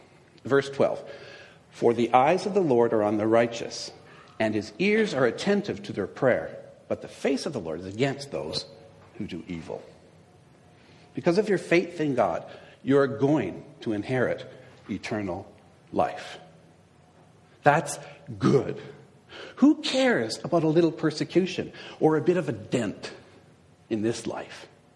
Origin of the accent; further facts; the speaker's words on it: Timmins, Ontario, Canada; I was driving my car on an icy road in my hometown of Timmins on Christmas Eve.